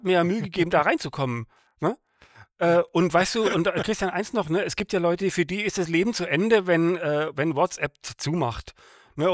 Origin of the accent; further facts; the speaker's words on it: Frankfurt, Hesse, Germany; Ich bin stolzer Frankfurter, die freie Stadt, das sind stolze Bürger und so weiter.